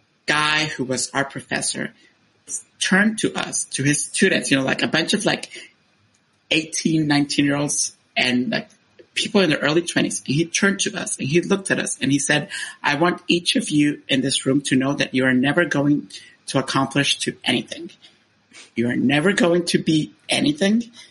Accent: Honduras; English is a second language; moved away as an adult; when I was born in Honduras and I stayed there until I was 18 years old.

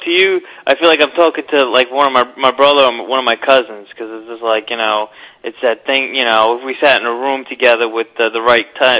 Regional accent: New York, United States; accent: Brooklyn; People don't mind putting up with my Brooklyn accent.

